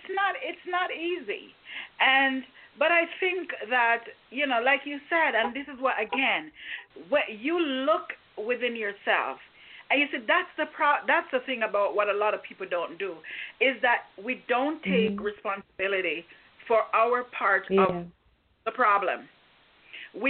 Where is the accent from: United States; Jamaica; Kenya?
Jamaica; You know I'm Jamaican.